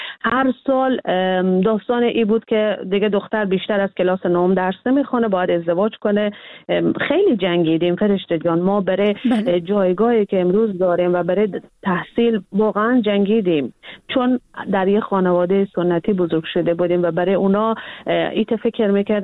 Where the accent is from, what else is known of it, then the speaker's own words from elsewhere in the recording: Iran; born there; من در ایران متولد شدم